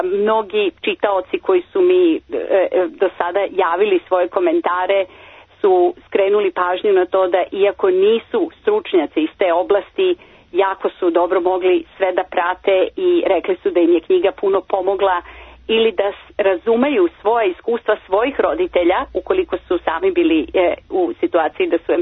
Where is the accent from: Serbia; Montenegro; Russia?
Serbia; prevesti na srpski jezik, to je moj maternji jezik